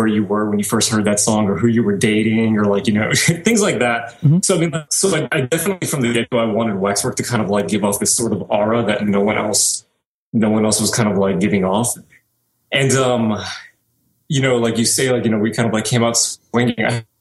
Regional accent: New Orleans, Louisiana, United States; born and raised in New Orleans, for better or worse, I'm from the South.

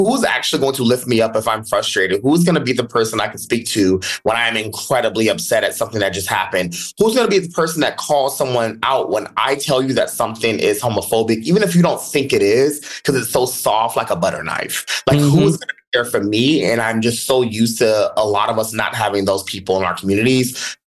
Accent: Dayton, Ohio, United States; I'm from the Midwest. So I'm from Ohio, have a lot of deep roots in the South, mostly Mississippi and Alabama.

